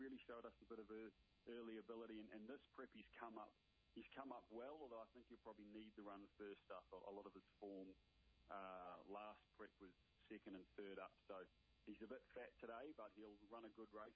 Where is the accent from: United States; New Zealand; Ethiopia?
New Zealand; now in Sydney, Australia; I'm a Kiwi born and bred